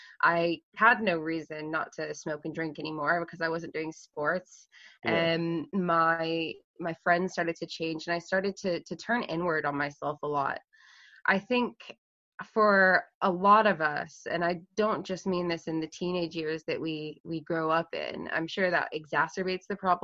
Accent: Texas, United States; also born or lived in Scotland; So I grew up, I was born in Scotland, but I grew up in Texas, where my mom and her family are.

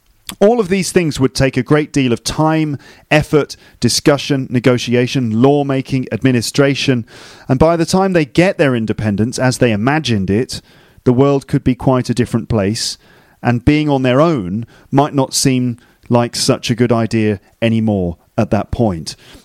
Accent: England, United Kingdom; I personally think we're better together, but I realise that I am saying that as an Englishman.

